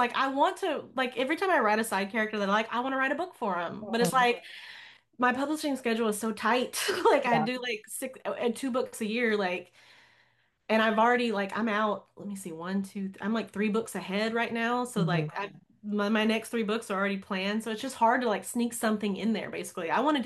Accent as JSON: {"language": "English", "region": "the South", "country": "United States", "said": "And I was like, I'm from the South. We call everything bleachers."}